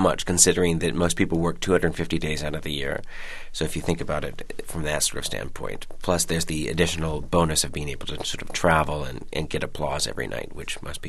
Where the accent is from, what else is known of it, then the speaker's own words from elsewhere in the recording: Portland, Oregon, United States; I was from Portland, Oregon. Grew up there.